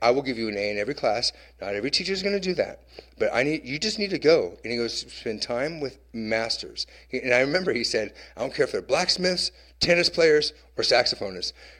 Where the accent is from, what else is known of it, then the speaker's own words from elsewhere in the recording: United States; I think because I'm American and I'm tall, and maybe they knew I was a musician or something.